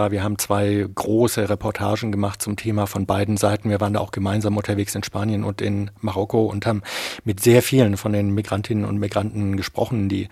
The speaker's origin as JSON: {"language": "German", "region": "Bavaria", "country": "Germany", "said": "Ich komme aus dem Mittelfränkischen, aus der Nähe von Roth."}